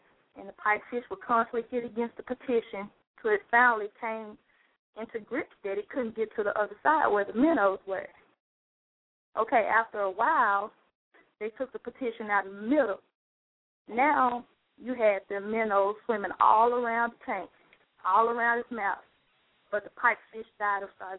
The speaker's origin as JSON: {"language": "English", "town": "Memphis", "region": "Tennessee", "country": "United States", "said": "I'm from Memphis, so, I mean, it's so many talented people in Atlanta"}